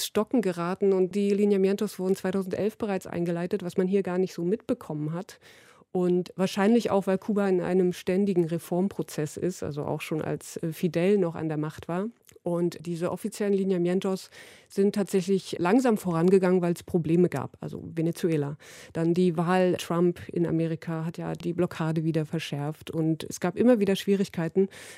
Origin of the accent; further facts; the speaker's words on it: East Germany, Germany; denn ich stamme ja selbst aus dem Osten, auch wenn ich noch Kind war, als die Mauer gefallen ist. Aber dennoch bin ich ja noch so ein bisschen mit dem Sozialismus groß geworden.